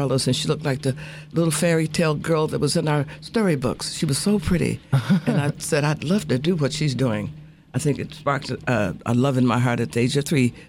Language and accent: English; Detroit, Michigan, United States; also born or lived in Eufaula, Alabama; But my parents brought me to Detroit at the age of 11 months.